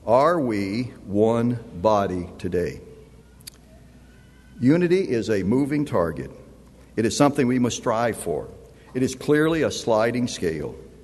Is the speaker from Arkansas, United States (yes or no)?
yes; Arkansas, United States; And I said, "That's wrong. I'm from Arkansas, and I'll get there if I keep walking.